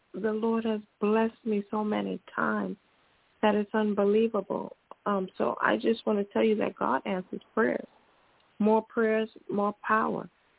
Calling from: Wilkes-Barre, Pennsylvania, United States; I'm calling from Wilkes-Barre, Pennsylvania.

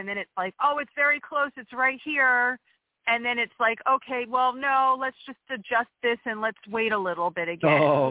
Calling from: Pennsylvania, United States; from Pennsylvania.

